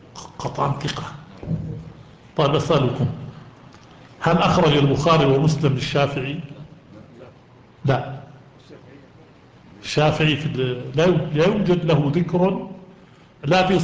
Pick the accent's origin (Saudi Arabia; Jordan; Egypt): Jordan; في بلدنا الأردن المحروس